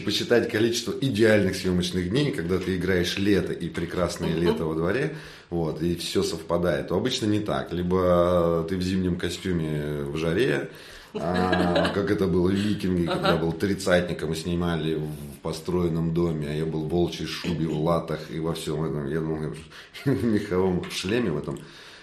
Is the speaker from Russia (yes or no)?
no; Kazakhstan; потому что сам я выходец с Казахстана